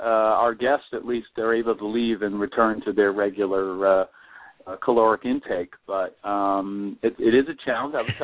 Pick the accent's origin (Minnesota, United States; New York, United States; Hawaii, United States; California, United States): New York, United States; New York City; since I'm from New York City, we do get a bunch of guests from there.